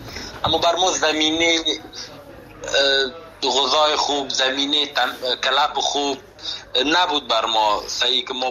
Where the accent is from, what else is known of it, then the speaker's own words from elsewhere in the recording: Afghanistan; من به خودم به یک جوان افغان که از افغانستان آمدم